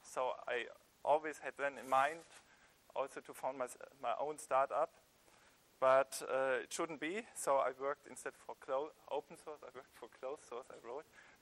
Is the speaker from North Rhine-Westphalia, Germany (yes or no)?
yes; Sankt Augustin, North Rhine-Westphalia, Germany; English is a second language; So I studied computer science here in Bonn, grew up in St. Augustine.